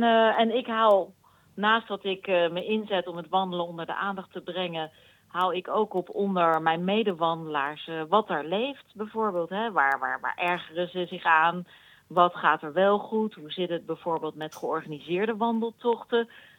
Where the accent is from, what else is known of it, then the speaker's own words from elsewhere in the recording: Rijswijk, South Holland, Netherlands; Ik wandel al, nou ja, vanaf kinds af aan. Ik ben in Rijswijk opgegroeid. Mijn oma woonde in Den Haag, op de Driebergenstraat. En wij gingen dan vanuit Rijswijk naar mijn opa en oma lopen.